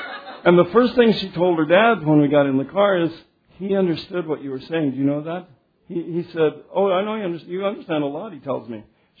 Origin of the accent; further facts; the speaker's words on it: United States; They don't know I'm an American and that I have recourse with a senator.